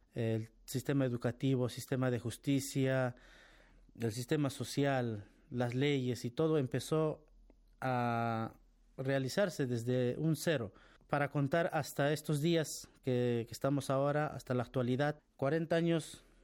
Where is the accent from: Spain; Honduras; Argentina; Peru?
Peru; now in Iran